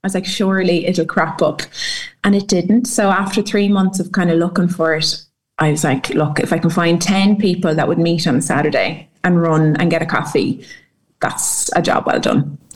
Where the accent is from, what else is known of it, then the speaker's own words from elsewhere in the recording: Sligo, Connacht, Ireland; moved away as an adult; now in Dublin, Ireland; I grew up in Sligo all my life, and I moved to Dublin for college. And I was there for 8 years between college and working there.